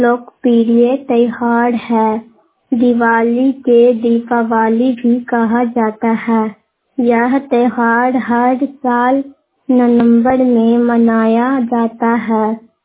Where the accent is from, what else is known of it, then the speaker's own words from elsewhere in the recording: Pabhera, Bihar, India; ग्राम पभेरा धनरुआ block के रहने वाली हूँ।